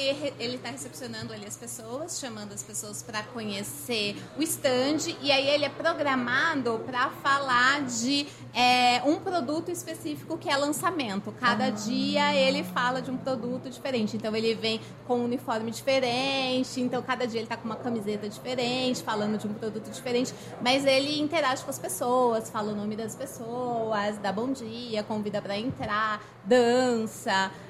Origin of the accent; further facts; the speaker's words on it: São Paulo, Brazil; Sou de São Paulo.